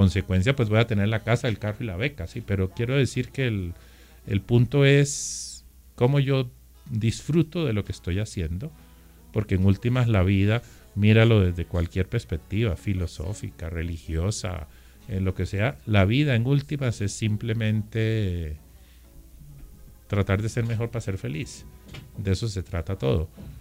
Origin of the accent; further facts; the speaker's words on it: Barranquilla, Atlántico, Colombia; born there; yo nací en Barranquilla y por eso me considero caribe y sé que mi espíritu, soy profundamente costeño, aunque no hable como costeño, ni sea corroncho